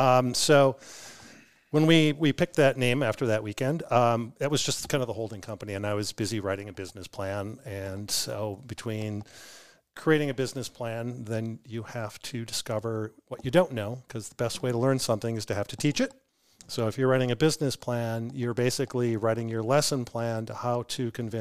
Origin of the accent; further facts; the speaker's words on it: United States; it's just was different than what I grew up here in the United States